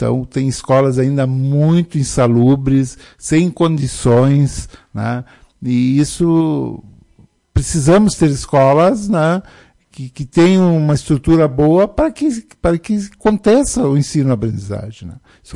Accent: São Leopoldo, Rio Grande do Sul, Brazil; sou daquela região, sou de São Leopoldo

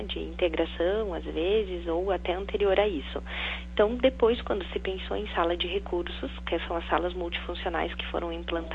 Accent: Santa Maria, Rio Grande do Sul, Brazil; eu sou de Santa Maria, na verdade, né?

